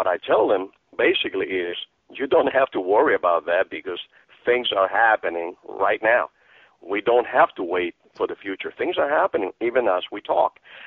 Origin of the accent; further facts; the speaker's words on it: Cuba; Cuba, I am from Cuba, and you don't get earthquakes 6.0 in Cuba.